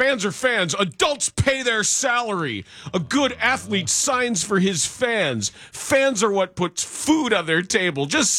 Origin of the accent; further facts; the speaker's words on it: Chicago, Illinois, United States; I said, I'm from Chicago. I'm a big